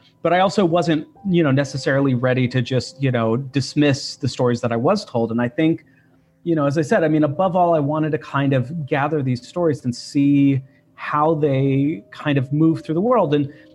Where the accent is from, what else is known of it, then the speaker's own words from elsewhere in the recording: San Jose, California, United States; I grew up in San Jose, California, so I grew up down the road from the Winchester Mystery House